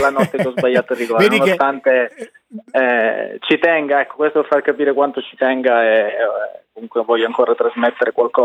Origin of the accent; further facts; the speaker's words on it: Locri, Calabria, Italy; now in Parma, Italy; sono cresciuto giù in Calabria, a Locri, in questo paesino sul mare.